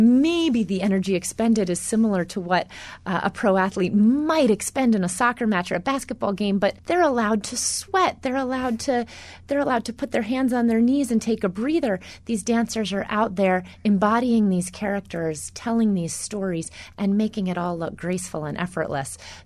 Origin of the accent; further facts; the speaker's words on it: North Carolina, United States; I grew up in North Carolina and always admired ABT